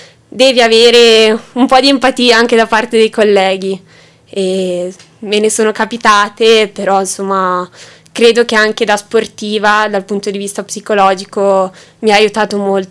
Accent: Volpago del Montello, Veneto, Italy; now in Falcade, Italy; Vengo da Volpago del Montello

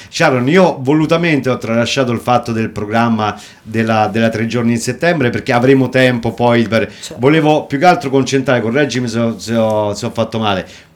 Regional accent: Agordo, Veneto, Italy; vabbè, io che sono di Agordo, non lo so se posso...

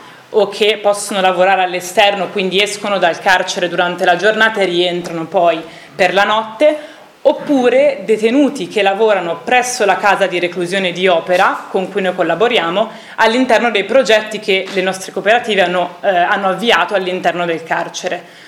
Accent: Milan, Lombardy, Italy; io vengo da Milano e queste realtà sono veramente rare in una città così grande

